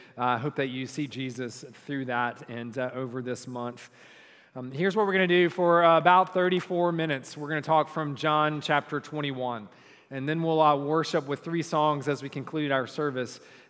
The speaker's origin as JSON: {"language": "English", "region": "the South", "country": "United States", "said": "I thought that was the right answer. I'm a Southerner."}